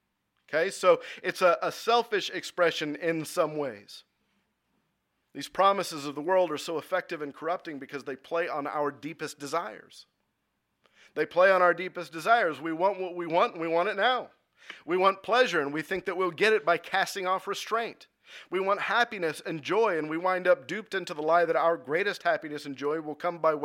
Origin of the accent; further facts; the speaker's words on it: Katy, Texas, United States; also born or lived in San Marcos, United States; The same thing happens here in my hometown. I've lived in Katy my entire life, except for the time that I went to San Marcos for a short period of time.